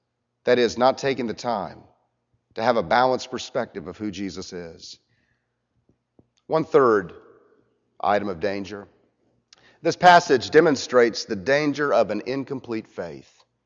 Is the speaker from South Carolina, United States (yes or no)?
no; Orlando, Florida, United States; Orlando's my hometown. I don't like to go back there.